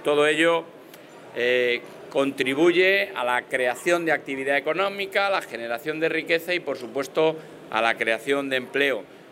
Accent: Castile and León, Spain; Castilla y León somos legado de España.

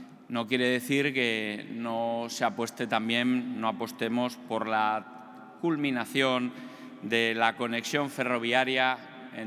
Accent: Salamanca, Castile and León, Spain; yo que soy de Salamanca, cuando vengo a Portugal siempre me encuentro en mi casa

